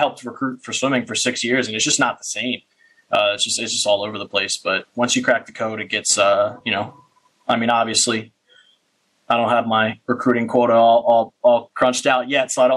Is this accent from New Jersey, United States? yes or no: yes; Paulsboro, New Jersey, United States; You know, I'm from Paulsboro, New Jersey. So, I mean, not the best area, right? I went to a private high school instead of Paulsboro High School.